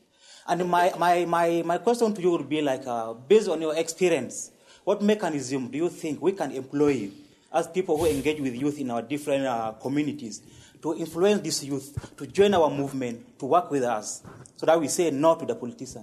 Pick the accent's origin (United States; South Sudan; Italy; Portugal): South Sudan; I come from South Sudan.